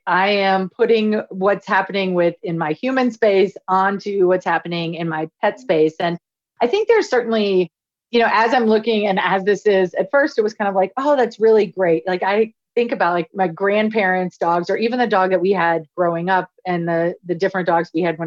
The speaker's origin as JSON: {"language": "English", "region": "Louisiana", "country": "United States", "tie": "born or raised there", "said": "I grew up in Louisiana. And so it didn't matter if it was 95 and 100% humidity"}